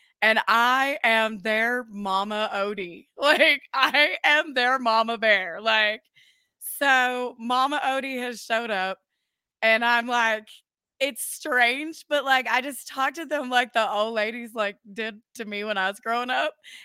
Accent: New Mexico, United States; also born or lived in Aztec / Texas; We came back to Albuquerque from Aztec, and then before Aztec, I was in Texas. So, like, I came back home to New Mexico.

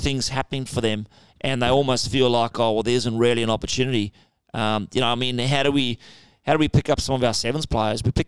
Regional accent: South Africa; Yeah, I think, I mean, I grew up in South Africa and things were a bit different there.

